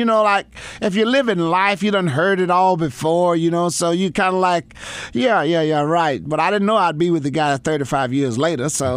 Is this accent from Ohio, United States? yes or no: no; Michigan, United States; also born or lived in Texas; because that's why I don't have a southern draw to my accent, because I was raised in Michigan. So I went to Texas.